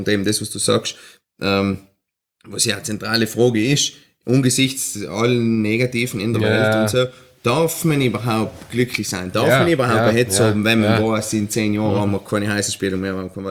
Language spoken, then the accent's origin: German; Trentino-Alto Adige, Italy; weil wir bei uns in Südtirol haben viel länger brauchen